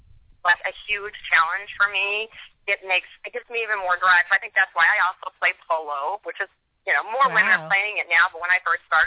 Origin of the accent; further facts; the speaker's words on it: Las Cruces, New Mexico, United States; Growing up in Las Cruces, New Mexico, I grew up with my mother was divorced, and she raised my sister